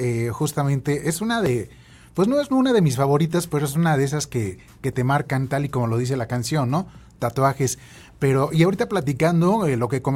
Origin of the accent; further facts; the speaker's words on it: Hidalgo, Mexico; soy de Hidalgo, yo llego a Hidalgo y pues ni fu ni fa.